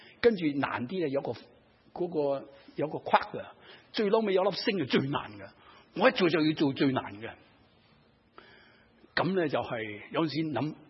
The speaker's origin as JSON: {"language": "Cantonese", "country": "China", "said": "我哋中国人话啊，呢、這个人好有学问啊，佢个肚入边有咩啊？好多墨水啊！"}